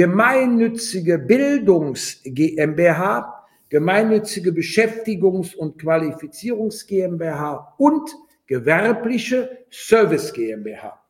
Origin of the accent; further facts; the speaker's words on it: Rhineland, Germany; accent: Rhenish; Aber als Wessi und als Rheinländer, das hört man ja auch an der Stimme